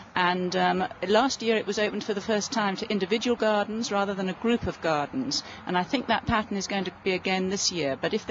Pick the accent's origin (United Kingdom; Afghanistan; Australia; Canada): United Kingdom; England; now in United States; I came over from England with no knowledge of working in Texas as a gardener at all.